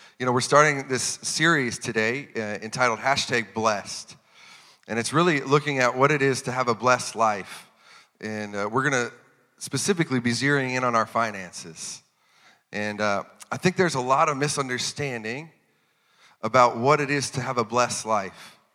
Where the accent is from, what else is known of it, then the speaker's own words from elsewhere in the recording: North Dakota, United States; now in Iowa, United States; My wife Kayla and I, we have lived in Iowa for almost 6 years now. It's been crazy. We are transplants from North Dakota